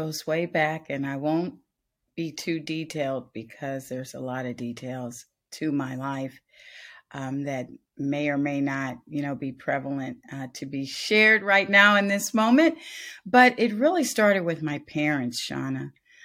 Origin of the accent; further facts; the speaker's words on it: Kansas, United States; I'm from Kansas.